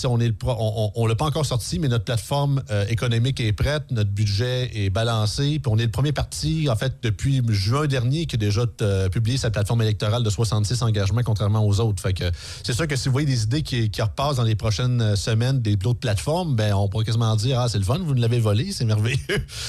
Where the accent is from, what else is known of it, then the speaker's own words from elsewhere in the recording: Montmagny, Quebec, Canada; now in Quebec City, Canada; moi, je suis à Québec depuis environ 2 ans, mais moi, je suis de Montmagny d'origine. C'est ça, je suis pas né à Québec. Par contre, c'est ça, j'habite ici depuis quelques années.